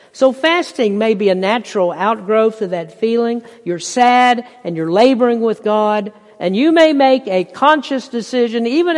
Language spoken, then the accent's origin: English; Bible Belt, United States; I grew up in the Baptist church in the Bible Belt. I didn't know too many Catholics, and I never thought to look into this or check into the practice.